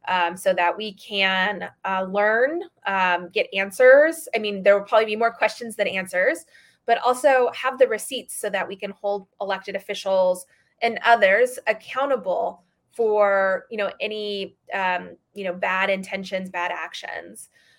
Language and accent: English; Arizona, United States; I grew up in Arizona, so that was a really interesting place to grow up because we were one of the last states to ratify MLK's birthday as a holiday